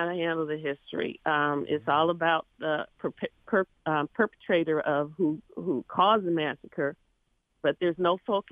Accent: Detroit, Michigan, United States; I'm from Detroit. My dad was raised in Memphis

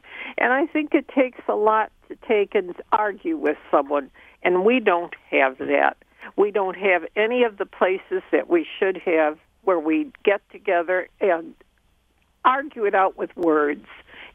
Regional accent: Chicago, Illinois, United States; I grew up in Chicago, a weird place to say the least, but one of the things it had was a little area called Bughouse Square.

